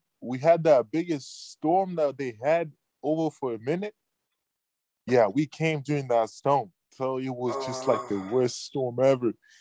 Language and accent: English; Zambia; Yeah, southern part of Africa in Zambia.